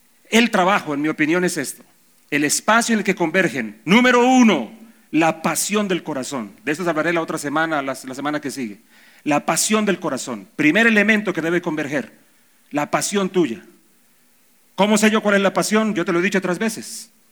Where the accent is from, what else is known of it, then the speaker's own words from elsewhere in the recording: Bucaramanga, Santander, Colombia; Yo no soy madridista, yo soy bumanguesista. Soy de Bucaramanga.